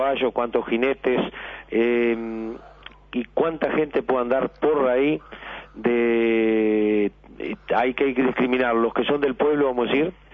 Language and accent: Spanish; Santa Clara de Limar, Spain; yo soy de Santa Clara de Limar, voy los días de semana a veces que tengo que visitar a mi madre